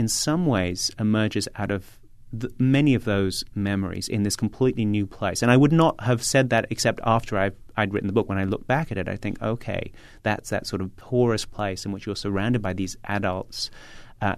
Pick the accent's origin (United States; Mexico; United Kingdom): United Kingdom; London; I grew up in London. I grew up in a big block of flats full of immigrant families, and it was an incredibly porous place.